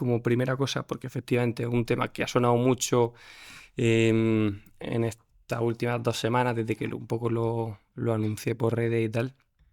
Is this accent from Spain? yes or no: yes; Granada, Andalusia, Spain; Sí, bueno, soy de Granada.